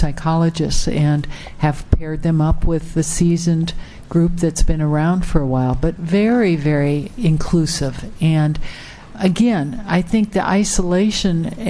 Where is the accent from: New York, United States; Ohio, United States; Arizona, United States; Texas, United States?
Arizona, United States; Tucson; I'm also from Tucson